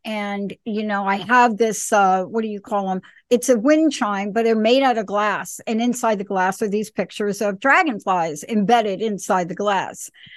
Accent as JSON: {"language": "English", "region": "East Coast", "country": "United States", "tie": "born or raised there", "said": "I mean, I grew up on the East Coast where Linda lives is absolutely gorgeous."}